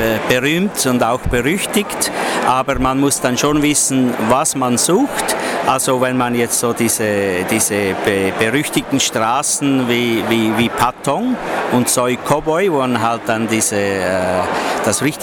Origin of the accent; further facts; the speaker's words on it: Switzerland; now in Bangkok, Thailand; ich bin Schweizer und ich habe die Hotelfachschule in Lausanne absolviert und bin eigentlich seit vielen Jahren in verschiedenen Ländern tätig und seit 1992 bin ich in Bangkok